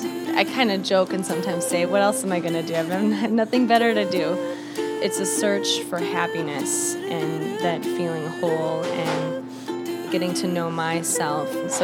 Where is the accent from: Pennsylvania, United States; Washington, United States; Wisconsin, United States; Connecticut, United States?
Wisconsin, United States; Here, I'm from Wisconsin, I'm going to Hawaii, and I'm playing a ukulele.